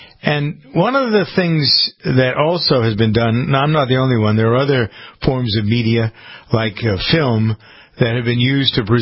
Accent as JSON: {"language": "English", "region": "Massachusetts", "country": "United States", "said": "I'm a Bay Stater. I live in Framingham. That's where my farm is."}